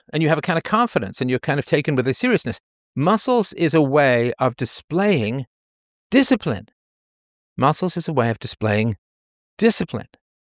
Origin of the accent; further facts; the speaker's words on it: United Kingdom; because I grew up in the British culture